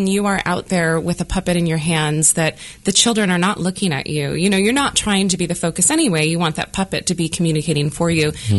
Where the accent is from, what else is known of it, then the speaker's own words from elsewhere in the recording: Seattle, Washington, United States; I grew up in Seattle, and we didn't have an education program like that with Seattle Opera.